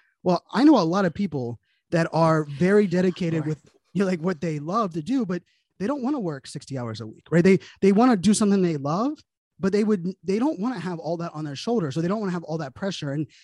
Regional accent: Pittsburgh, Pennsylvania, United States; I grew up in Pittsburgh, Pennsylvania, you know, and I remember like the first time I left the state, like I was like the first of my family that had left the state.

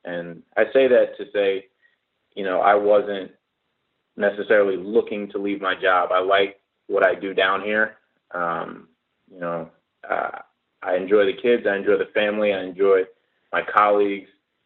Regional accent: Norfolk, Virginia, United States; also born or lived in California; I was born in California. We moved to Norfolk when I was probably like 3 or so

